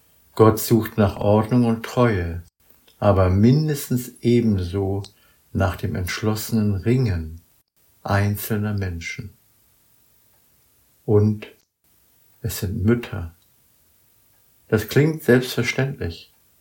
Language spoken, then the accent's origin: German; Germany; Ich bin Deutsche und ich bin Adoptivsohn Israels.